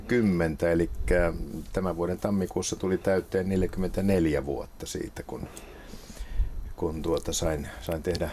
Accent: Helsinki, Uusimaa, Finland; olen täältä Helsingistä kotoisin. Olen täällä syntynyt, niin kuin isänikin on syntynyt ja täällä kouluni käynyt.

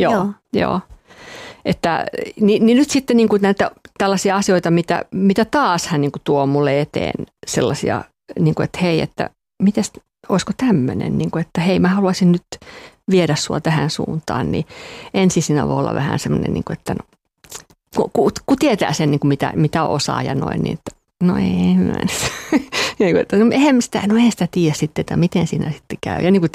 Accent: Ostrobothnia, Finland; mä oon vähän sellainen pohjalainen kato, tai siis kun mä oon Pohjanmaalta

